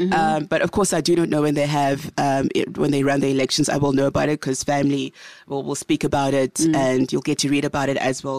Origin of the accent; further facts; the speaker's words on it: Ghana; Difficult because we're from Ghana and our parents had moved down this side.